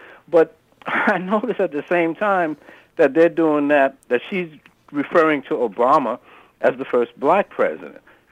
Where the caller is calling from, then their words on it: Brentwood, New York, United States; Brentwood.